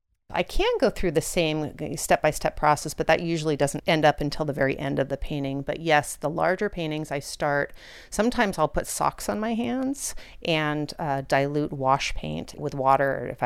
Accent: Los Angeles, California, United States; I'm originally from Los Angeles. And so the nature here is incredible.

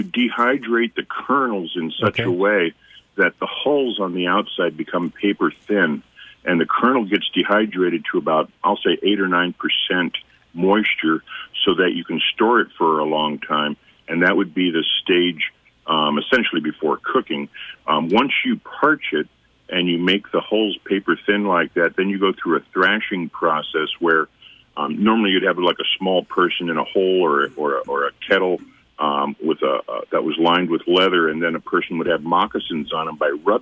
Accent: District of Columbia, United States; I grew up outside Washington, D.C., and I'm glad to be right where I'm at and away from all that hustle and bustle and everything.

